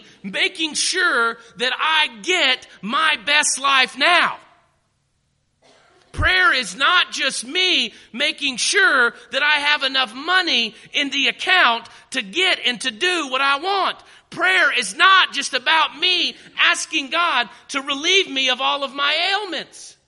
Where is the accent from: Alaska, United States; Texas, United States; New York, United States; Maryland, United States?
Texas, United States; I grew up in Texas. And there are parts of Texas that are desert.